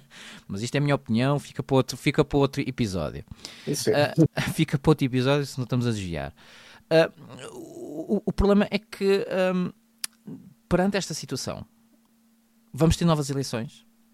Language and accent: Portuguese; Portugal; Eu como português, como contribuinte